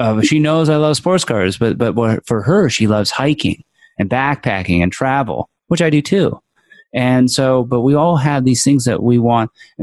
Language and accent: English; Morristown, New Jersey, United States; also born or lived in Annapolis, Maryland; I grew up in Morristown, New Jersey during the school year. And, but in the summer, I go down to Annapolis, Maryland.